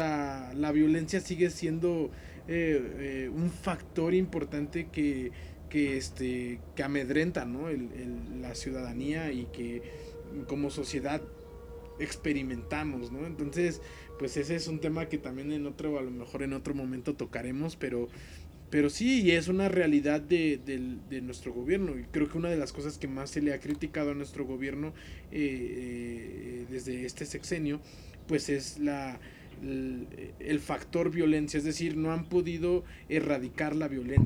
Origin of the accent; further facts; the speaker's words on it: Mexico; como México, como mexicanos, muchas veces, ¿no?